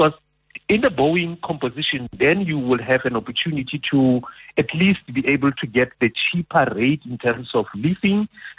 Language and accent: English; South Africa; I'm a South African